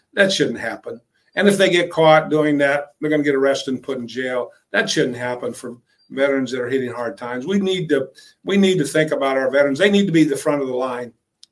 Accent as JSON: {"language": "English", "town": "Kansas City", "country": "United States", "moved": "as an adult", "said": "No. I'm originally from Kansas City."}